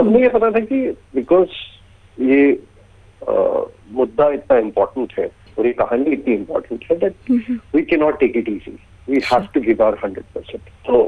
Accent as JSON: {"language": "Hindi", "region": "Jammu and Kashmir", "country": "India", "tie": "born or raised there", "said": "मैं खुद कश्मीरी हूँ, मैंने कश्मीर में बचपन से ही, जब से पैदा हूँ तब से टेररिज्म के बारे में सुनता आ रहा हूँ"}